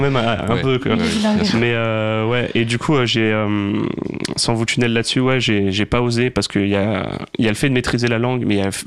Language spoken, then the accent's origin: French; Hauts-de-France, France; moved away as an adult; now in Paris, France; parce que moi je suis de Picardie à la base, donc dès que j'ai pu monter sur Paris pour faire du stand-up après mon bac